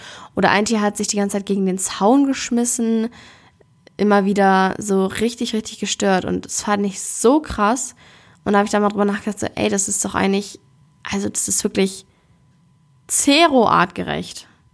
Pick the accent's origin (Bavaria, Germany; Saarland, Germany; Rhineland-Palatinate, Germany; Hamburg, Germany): Hamburg, Germany; Ich komme ja aus Hamburg ursprünglich